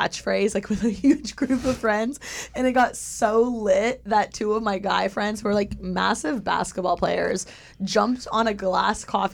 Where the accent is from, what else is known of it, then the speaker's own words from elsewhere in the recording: Indiana, United States; And I'm from Indiana, so I would fly to Detroit